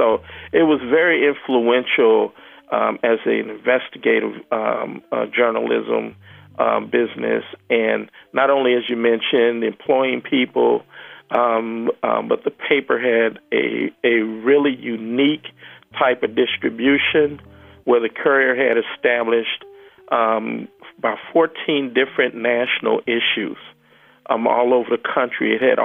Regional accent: Cincinnati, Ohio, United States; now in Pittsburgh, United States; I'm from Cincinnati.

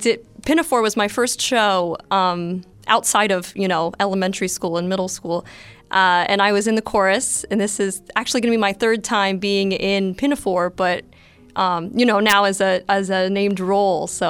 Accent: Pittsburgh, Pennsylvania, United States; I'm from the South Hills of Pittsburgh.

